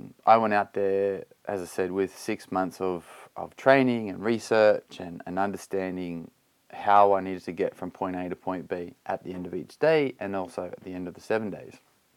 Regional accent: Australia; moved away as an adult; also born or lived in America / Belgium / United Kingdom; Yeah, so I grew up in Australia many, many years ago

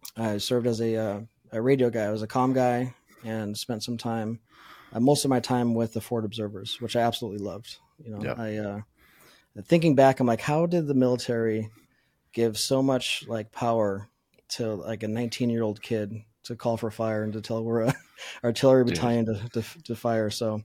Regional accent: Las Vegas, Nevada, United States; So I was, born and raised in Las Vegas.

